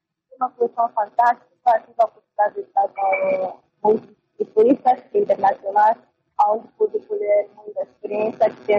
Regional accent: Angola

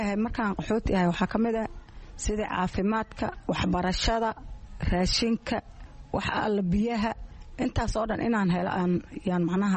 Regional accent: Baardheere, Gedo, Somalia; waxaan ka soo qaxay geedaan ka soo qaxay meel oo la yiraha baar dheer faan weyn

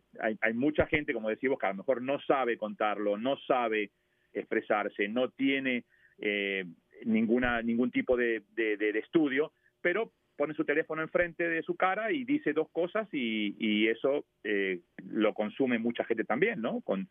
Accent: Argentina; como buen argentino soy muy cabulero

